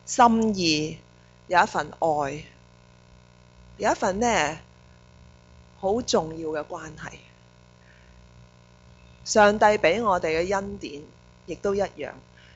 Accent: China; 我们中国人有些智慧，我们说人生呢不如意事十常八九

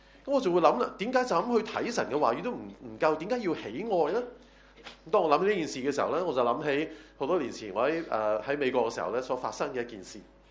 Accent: China; 你知道我们中国人的说话就是物以类聚

